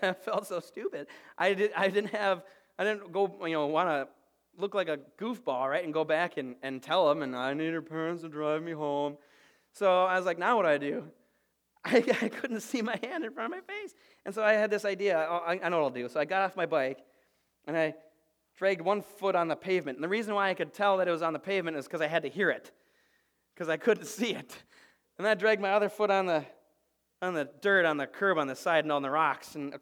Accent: Blaine, Minnesota, United States; I grew up in Blaine, and I grew up in the mobile home court off of Highway 65 over by where Gasoline Alley used to be.

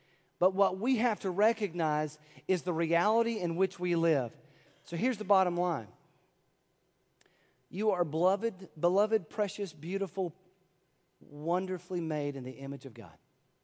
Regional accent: Elizabethtown, United States; Now, when I was a 17-year-old kid growing up in Elizabethtown to the east, I had a friend who was sharing gospel tracts with me.

